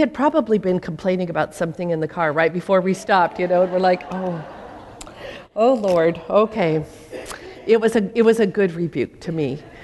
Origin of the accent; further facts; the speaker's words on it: Portland, Oregon, United States; also born or lived in Seattle / Los Angeles / Minnesota; I grew up in Portland, Oregon, and I love Portland, Oregon. Or as I was saying over breakfast, I love the Oregon that I grew up in.